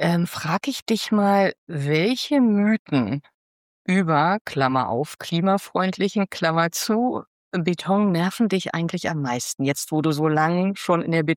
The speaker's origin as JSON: {"language": "German", "region": "Brandenburg", "country": "Germany", "tie": "born or raised there", "said": "gebürtige Brandenburgerin, und mein Herz schlägt fürs Bauen."}